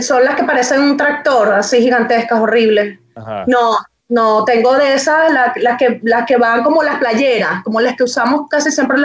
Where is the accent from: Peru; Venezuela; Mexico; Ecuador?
Venezuela; now in Chile; acá en Chile sí se nota mucho lo que somos las venezolanas y las colombianas